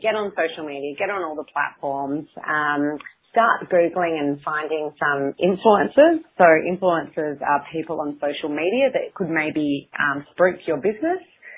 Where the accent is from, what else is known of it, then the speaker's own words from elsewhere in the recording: Australia; accent: Australian; I'll actually turn up my Australian accent and play a little bit dumb and say, hey, I'm calling from Australia